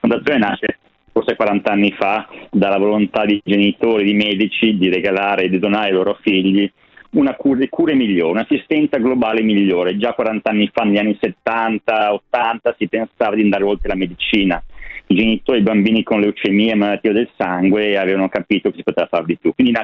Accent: Milan, Lombardy, Italy; siamo milanesi, siamo un po' bauscia di natura

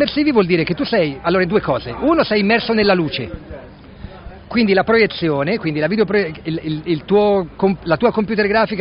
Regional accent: Lombardy, Italy; now in Florence, Italy; Io sto a Firenze, sì, sì. Io parto, io sono del Lago di Como.

